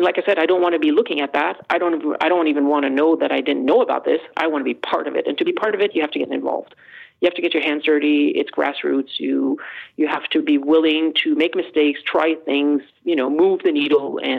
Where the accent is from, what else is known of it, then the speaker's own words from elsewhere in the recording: Canada; when I say that I come from Canada, people's eyes light up.